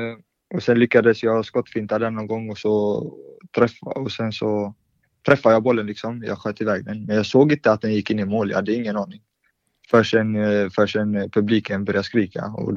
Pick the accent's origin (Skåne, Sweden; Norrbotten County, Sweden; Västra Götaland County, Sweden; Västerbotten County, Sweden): Västra Götaland County, Sweden; Gothenburg; Ja, jag är 21 år. Jag är från Göteborg egentligen.